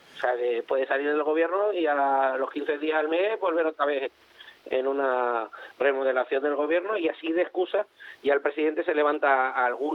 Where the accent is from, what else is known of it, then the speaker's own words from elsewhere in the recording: Spain; como españoles no vamos a quitar a esta inútil del gobierno nacional